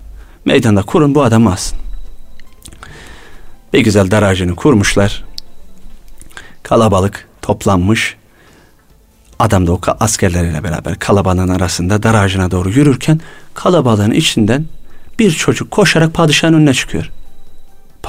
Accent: Trabzon, Turkey; Ben tabii büyükler dendiği zaman Trabzonluyum.

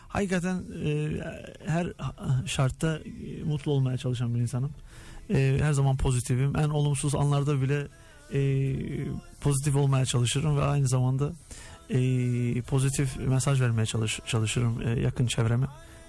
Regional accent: Skopje, North Macedonia; Ben Üsküplü olduğum için Makedonya Üsküplüyüm aslım.

